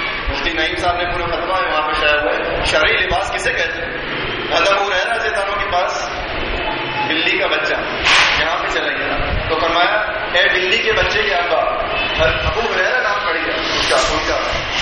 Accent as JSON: {"language": "Urdu", "town": "Hyderabad", "region": "Sindh", "country": "Pakistan", "said": "اتنا ان کو حیدرآباد سے پیار تھا, میں حیدرآباد کا ہوں."}